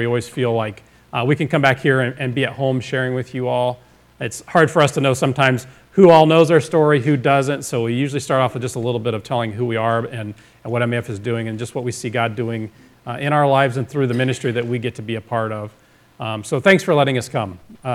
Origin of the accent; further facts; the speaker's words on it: Ohio, United States; Andy and I grew up here in Van Wert County. I'm from over on the state line. Had an Ohio City address, even though I lived over near Wren.